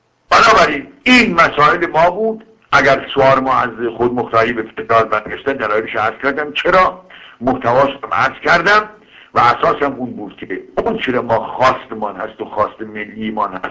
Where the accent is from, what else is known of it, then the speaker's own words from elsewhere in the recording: Kermanshah, Iran; نه بنده کرمانشاهی که تصور بکنم فردا بخور نفت شاه مال من